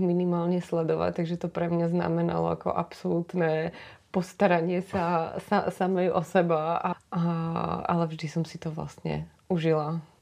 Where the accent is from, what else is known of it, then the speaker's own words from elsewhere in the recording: Bratislava, Bratislava Region, Slovakia; Ja som sa v Bratislave narodila a som hrdá Bratislavčanka a Bratislavu mám strašne rada, pretože som tam prežila celý svoj detský život a veľkú časť puberty.